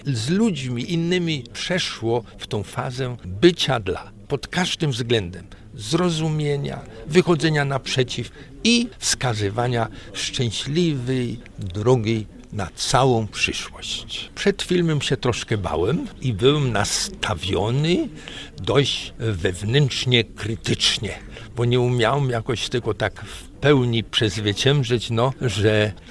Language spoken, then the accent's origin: Polish; Silesian Voivodeship, Poland; u nas na Śląsku inność nie jest obcością. Obcością się ubogacać nie można, ale innością tak. I my byśmy chcieli naszą śląską innością, tą otwartą, tą taką europejską, ubogacać innych